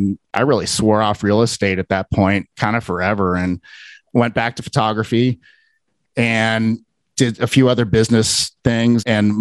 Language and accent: English; Cincinnati, Ohio, United States; moved away as an adult; now in Salt Lake City, United States; I've lived here for 22 years. I'm originally from Cincinnati, moved here when I was 26